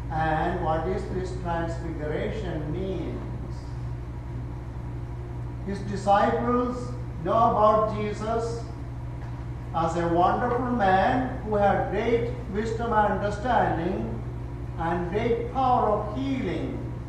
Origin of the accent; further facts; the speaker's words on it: Kerala, India; moved away as an adult; now in United States; I was born and brought up in India, southwestern part of India, state of Kerala.